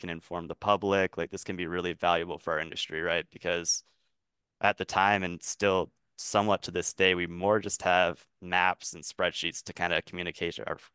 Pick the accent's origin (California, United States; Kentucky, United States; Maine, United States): Maine, United States; I grew up in Maine on the coast, and then I went to Montana, and then after Montana, I came to Oregon. So I just keep working my way west.